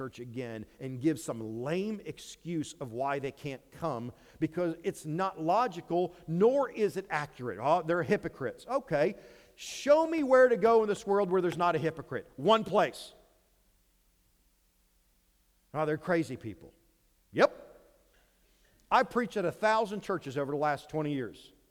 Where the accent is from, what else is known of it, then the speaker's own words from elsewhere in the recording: Ohio, United States; I grew up in Ohio. That makes me an Ohio State Buckeye fan.